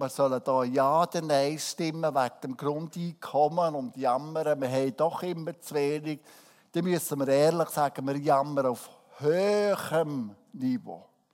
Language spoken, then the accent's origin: German; Switzerland; da sind wir als Schweizer natürlich schon eindeutig herausgefordert.